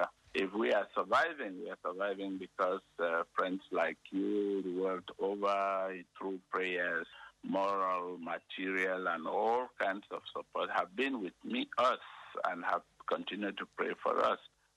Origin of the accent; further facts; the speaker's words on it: Cameroon; I am from Cameroon, and you know that Cameroon is one of the few countries in the world that is bilingual.